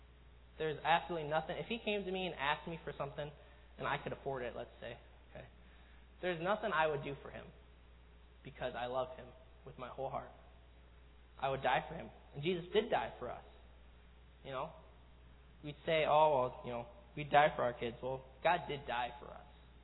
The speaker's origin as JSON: {"language": "English", "country": "United States", "tie": "born there", "said": "I was born in America."}